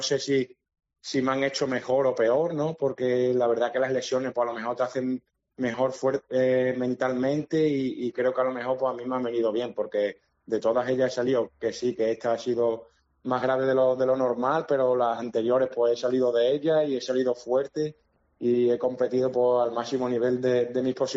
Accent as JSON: {"language": "Spanish", "town": "Torremejía", "region": "Extremadura", "country": "Spain", "tie": "born or raised there", "said": "Sí, estoy aquí en mi pueblo porque tengo el nivel 2 de entrenador. Me dieron la opción de poder escoger al pueblo y la verdad que a mí me gustaría seguir ligado al fútbol y qué mejor opción que entrenar aquí en mi pueblo, ¿no?"}